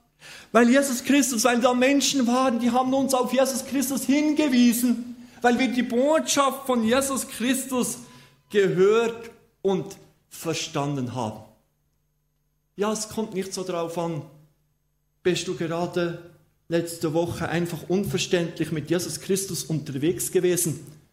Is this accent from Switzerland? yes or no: yes; Bern, Switzerland; wir sind aus Berner und aus Schweizer, ob in Brasilien oder wo auch immer, mit Jesus Christus unterwegs.